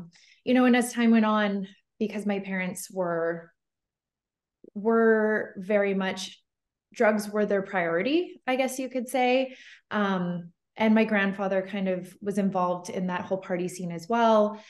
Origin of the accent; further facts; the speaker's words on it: Prince George, British Columbia, Canada; now in Okanagan, Canada; I am from a small town in northern British Columbia in Canada, Prince George, and we recently moved to the beautiful Okanagan.